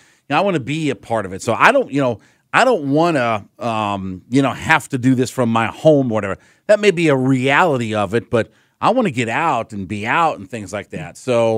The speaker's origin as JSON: {"language": "English", "town": "Canton", "region": "Ohio", "country": "United States", "tie": "born or raised there", "said": "I grew up in Canton, Ohio, and, my whole experience, growing up in that town, in a small town, it was local flavor."}